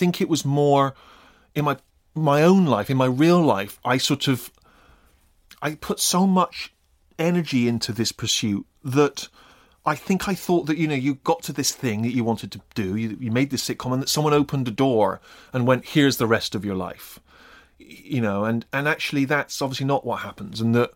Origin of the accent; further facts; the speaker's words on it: United Kingdom; And that just seemed like so much part of life, and particularly kind of being British.